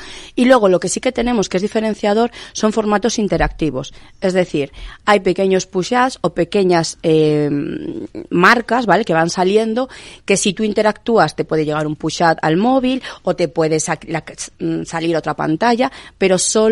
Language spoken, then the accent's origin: Spanish; León, Castile and León, Spain; Que yo soy de León y es los que lo llevan allí.